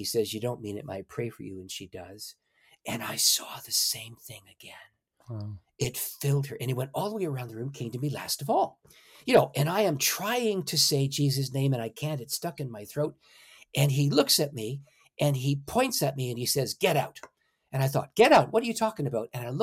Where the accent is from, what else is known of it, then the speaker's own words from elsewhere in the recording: St. Catharines, Ontario, Canada; an English Methodist evangelist who had come to my hometown, St. Catharines, which is 12 miles north of Niagara Falls, just to orient your American audience. So if you can picture Niagara Falls, go a little bit north, and that's where I lived.